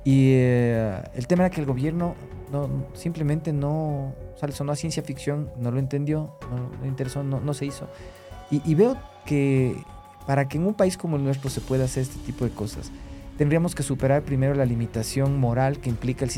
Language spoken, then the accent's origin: Spanish; Quito, Pichincha, Ecuador; A mí, como quiteño, me enchiva